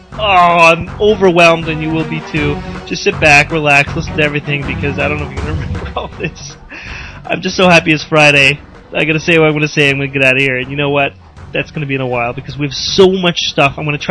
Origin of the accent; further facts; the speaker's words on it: Canada; I'm Canadian. I watch hockey.